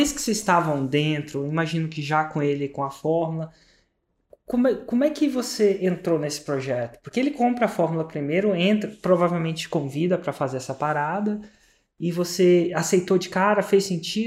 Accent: Brasília, Federal District, Brazil; also born or lived in Minas Gerais; Eu sou de Brasília e o sotaque já não é tão carregado, mas às vezes eu passei muito tempo em Minas. Então, às vezes parece que eu sou de lá.

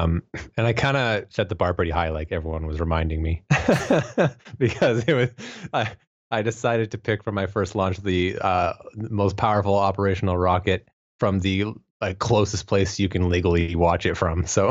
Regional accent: Canada; now in -; I am, in fact, not an American citizen. I am a Canadian citizen. I flew from Canada.

